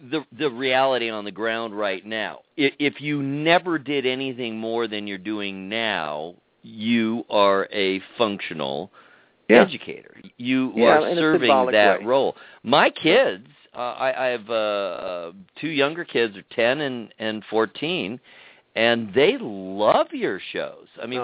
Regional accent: San Pedro, California, United States; The balloons, the guy, he was from San Pedro. I'm from San Pedro.

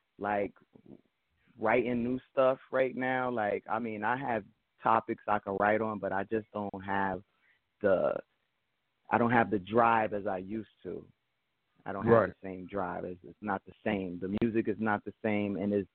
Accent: Brooklyn, New York, United States; I'm from East New York, Brooklyn. And I've been writing since I was 10. And I'm going to be 40 next year.

